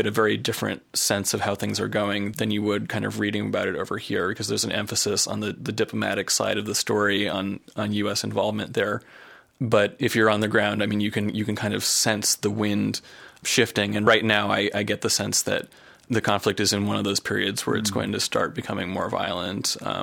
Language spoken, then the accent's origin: English; Hanover, New Hampshire, United States; Yeah, I'm originally from Hanover, New Hampshire.